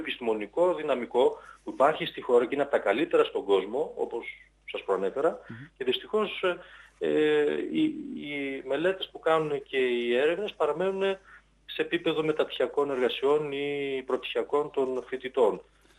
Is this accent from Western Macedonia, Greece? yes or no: yes; Kozani, Western Macedonia, Greece; Είναι σημαντικό, αλλά είναι σημαντικό για τον τόπο μου, για την Κοζάνη.